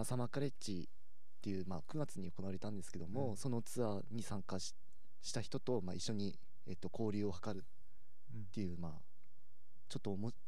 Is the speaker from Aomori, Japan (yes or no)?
yes; Hirosaki, Aomori, Japan; 僕実は言うとまあ弘前出身なんですけれども、